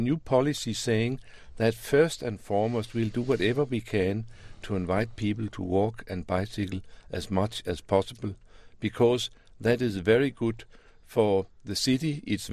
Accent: Denmark; English is a second language; I come from Europe. I'm from Denmark, and I work quite a bit in Europe.

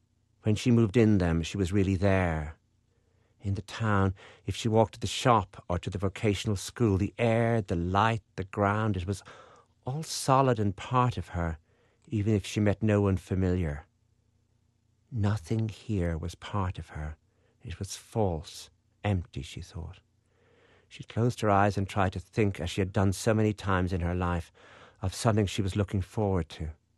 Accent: Wexford, Leinster, Ireland; When I was 8, in the June of 1963, to see John F. Kennedy coming back to Wexford, and we're from Wexford

